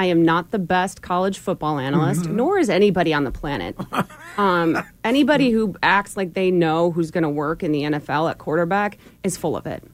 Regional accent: New England, United States; I grew up in New England. I grew up a Patriots fan.

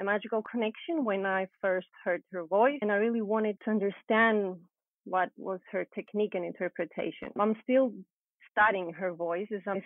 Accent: Limassol, Limassol District, Cyprus; I was born and raised in Limassol, Cyprus.

